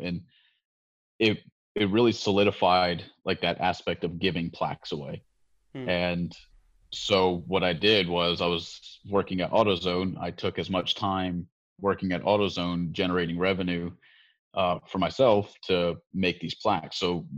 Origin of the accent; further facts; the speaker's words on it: Florida, United States; I had gotten back to Florida, which is my hometown, and I moved in with my dad